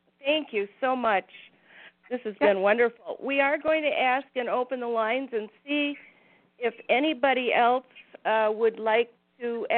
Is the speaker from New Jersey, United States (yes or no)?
no; Wisconsin, United States; I'm from Wisconsin, so we have really nasty weather, and my sinuses act up